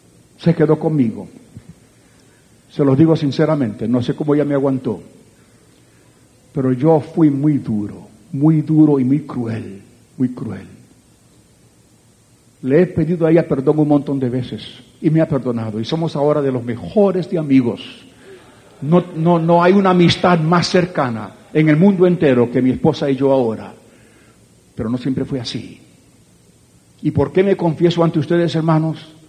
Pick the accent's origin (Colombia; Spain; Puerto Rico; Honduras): Puerto Rico; born there; Y también yo nací en Puerto Rico. Y nací en una cultura donde el machismo es parte de la vida.